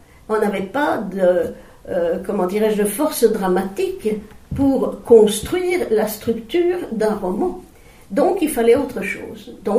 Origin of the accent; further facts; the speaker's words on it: Mercurey, Bourgogne-Franche-Comté, France; born there; je suis née à Mercurel, oui. C'est-à-dire le cru le plus sensationnel de toute la côte chalonnaise.